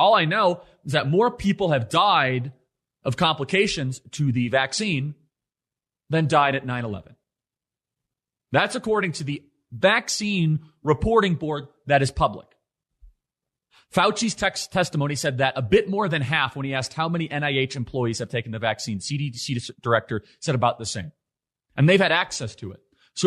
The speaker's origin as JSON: {"language": "English", "town": "Chicago", "region": "Illinois", "country": "United States", "said": "It's a word that I was raised, I'm from Chicago, suburbs of Chicago, and I was always raised to believe that discrimination was evil."}